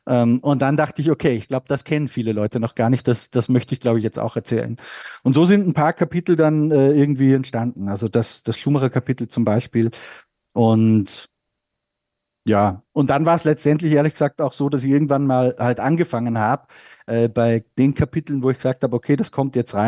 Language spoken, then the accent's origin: German; Austria; Ja, da war er ja natürlich bei uns in Österreich der nationale Held in der Formel 1.